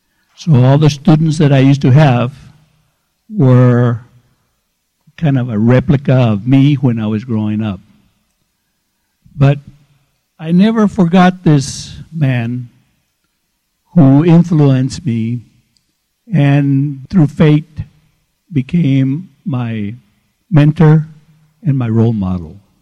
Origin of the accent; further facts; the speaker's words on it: El Paso, Texas, United States; I was born and raised in El Segundo. If you don't know where El Segundo is, it would be on the other side of Paisano.